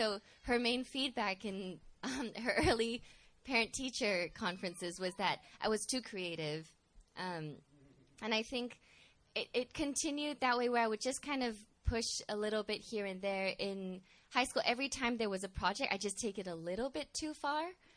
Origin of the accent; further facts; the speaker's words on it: Hong Kong; So I grew up in Hong Kong, which is in a Chinese – I went to local Chinese schools